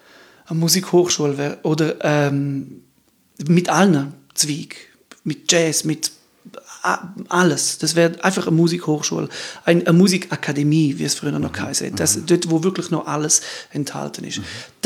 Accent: Graubünden, Switzerland; Wir sind Bündner und wir machen unseren Weg.

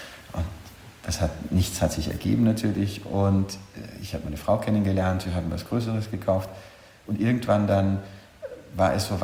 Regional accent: Bolzano, Trentino-Alto Adige, Italy; moved away as an adult; also born or lived in Paris; now in Honfleur, France; Ursprünglich komme ich aus Südtirol, aus Bozen. Und ich bin in Frankreich, ich war, glaube ich, 25, als ich nach Frankreich gezogen bin, und bin da auch nicht mehr weg. Zunächst 20 Jahre in Paris und dann seit nun 2,5 Jahren ungefähr hier in der Normandie, in Honfleur

